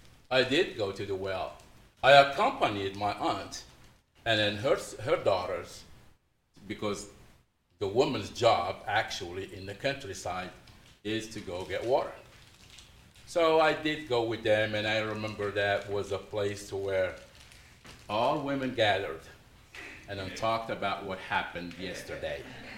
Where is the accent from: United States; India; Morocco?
Morocco; Casablanca-Settat; Now, I'm a city boy. I grew up in Morocco in a city near Casablanca.